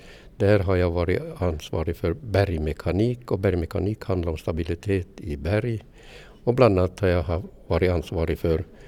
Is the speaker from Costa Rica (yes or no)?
no; Karelia, Finland; now in Kiruna, Sweden; Jag är ju född i Finland